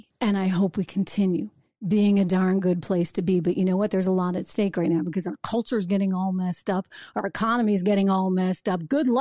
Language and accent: English; New Hampshire, United States; She lived for a while in New Hampshire, you know, my home state